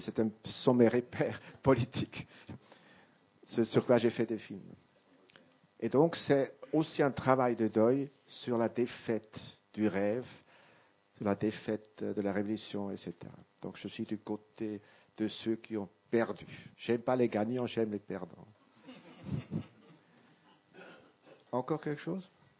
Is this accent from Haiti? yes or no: no; Switzerland; Moi, je suis suisse